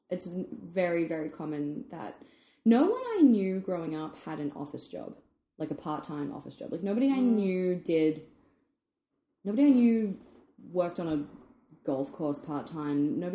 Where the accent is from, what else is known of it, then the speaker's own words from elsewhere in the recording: Australia; when I say I come from Australia